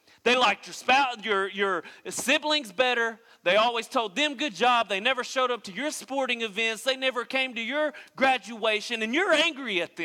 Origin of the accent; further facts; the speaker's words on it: Tennessee, United States; I'm from Tennessee. I don't dress like I'm country, but in my heart, I really am country.